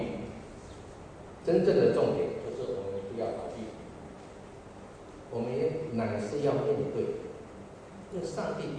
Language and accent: Chinese; Taiwan; 因为我从小在台湾长大的时候，我们从小就跟伯父行三鞠躬礼啊